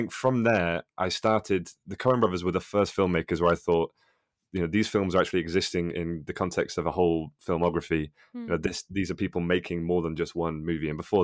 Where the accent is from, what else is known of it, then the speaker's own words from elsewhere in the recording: United Kingdom; As a Brit